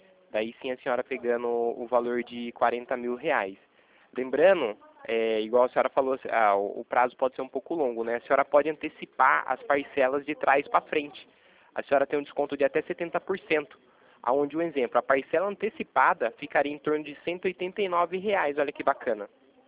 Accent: São Paulo, Brazil; É que eu sou de São Paulo.

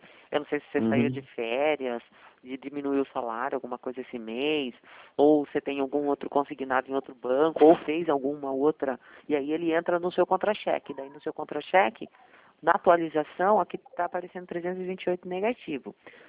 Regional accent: Bragança Paulista, São Paulo, Brazil; Nossa, eu sou aqui de Bragança Paulista.

